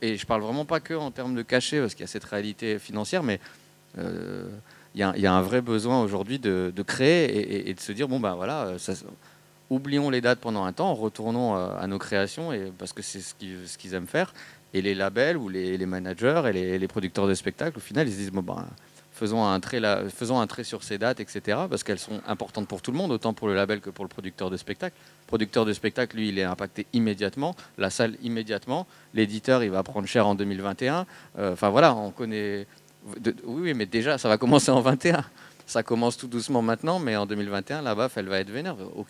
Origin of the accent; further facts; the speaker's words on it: Strasbourg, Grand Est, France; moi je parle au départ pour l'Alsace, ensuite pour le Grand Est, parce que je viens de Strasbourg.